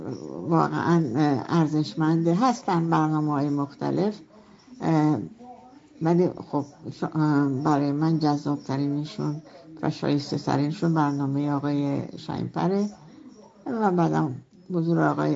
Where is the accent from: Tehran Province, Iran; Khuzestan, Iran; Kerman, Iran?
Khuzestan, Iran; منم خوزستانیم.